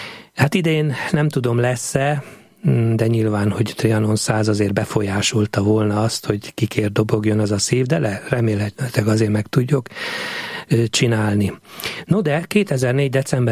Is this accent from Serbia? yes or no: no; Sopron, Győr-Moson-Sopron, Hungary; now in Zamárdi, Hungary; 1999-ben már nagyon visszavágyottam a Dunántúlra, mert soproni vagyok.